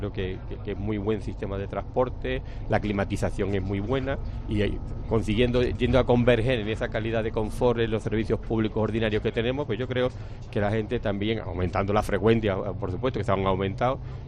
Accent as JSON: {"language": "Spanish", "town": "Gójar", "region": "Andalusia", "country": "Spain", "said": "Así que encantado de que me recojáis en mi pueblo en una línea de transporte urbano."}